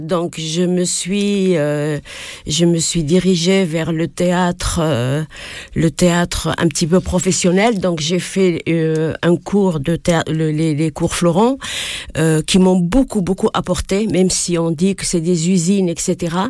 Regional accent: Morocco; now in France; Je suis originaire du Maroc, j'ai une double culture. Je suis venue donc au Maroc après mes études là-bas pour après le bac

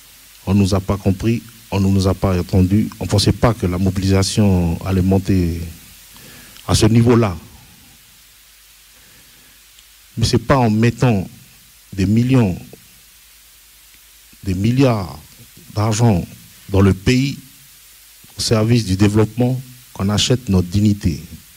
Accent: New Caledonia; Nous, on est des gens du Pacifique, de l'Océanie, on est des Mélanésiens, on a nos codes qui ne correspondent pas forcément au code européen.

